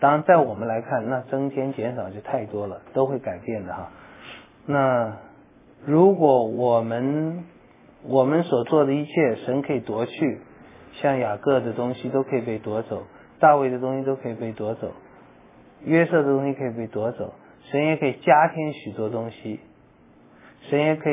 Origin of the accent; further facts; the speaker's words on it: China; 这个我就想不到我们中国人哈